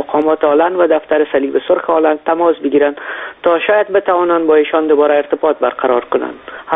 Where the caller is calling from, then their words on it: Netherlands; از هلند هستم.